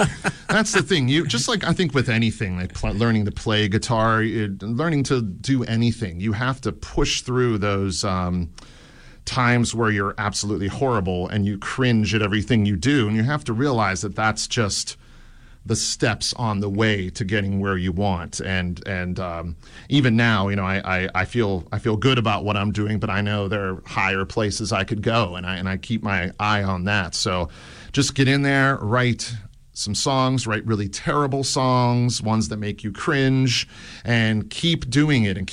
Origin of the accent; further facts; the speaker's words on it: Moon Township, Pennsylvania, United States; now in Morningside, United States; I'm from Moon Township near the city, yes, originally.